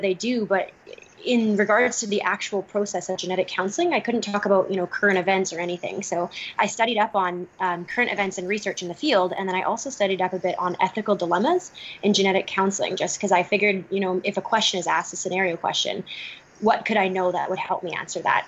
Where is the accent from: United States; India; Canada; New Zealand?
Canada; And I'm from Canada, where we only have four schools.